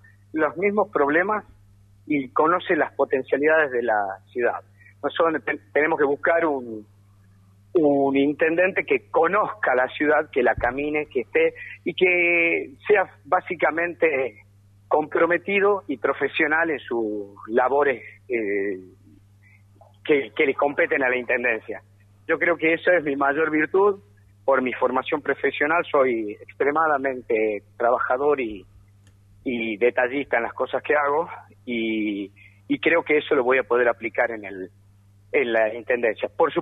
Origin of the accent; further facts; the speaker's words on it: San Miguel de Tucumán, Tucumán, Argentina; born there; now in Yerba Buena, Argentina; yo soy capitalino de nacimiento, pero bueno, hace 15 años ya que estoy en... 16 años ya que estoy en Yerbabuena